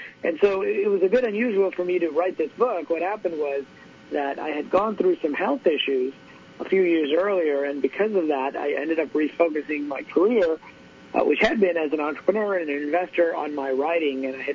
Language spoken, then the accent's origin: English; Pakistan; born there; I have a Muslim name because I grew up in a Muslim family. I was born in Pakistan.